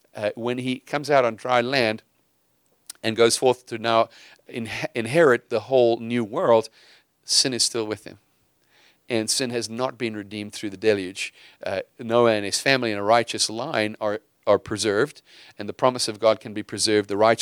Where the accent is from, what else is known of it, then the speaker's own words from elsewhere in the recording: South Africa; now in United States; It's not because I'm South African.